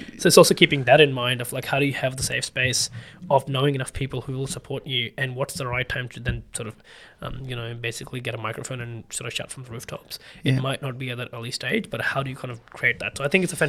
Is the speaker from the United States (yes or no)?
no; Pakistan; English is a second language; moved away as an adult; I'm from Pakistan. As I said, I'm an engineer and so studied there. But then the other thing, I've always been an internal migrant in Pakistan.